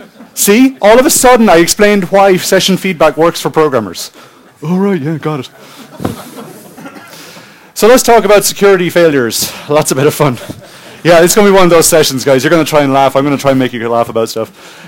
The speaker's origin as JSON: {"language": "English", "country": "Ireland", "lives_now": "Stavanger, Norway", "said": "I'm actually Irish, and I live up in Norway."}